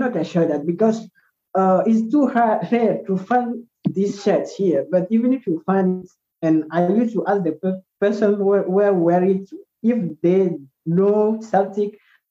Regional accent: Togo; now in Benin; Benin is good, not bad. But I'm from Togo. I live in Benin.

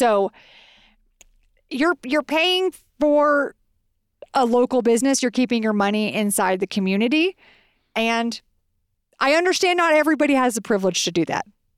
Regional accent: Texas, United States; And we are from Texas. I just want to preface it with we are the experts.

